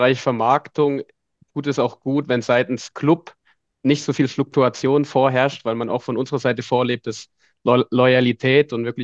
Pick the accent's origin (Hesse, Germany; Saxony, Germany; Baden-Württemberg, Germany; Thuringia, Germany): Saxony, Germany; Leipzig; also born or lived in Bayreuth; Also ursprünglich geboren und aufgewachsen bin ich in Deutschland, in Leipzig.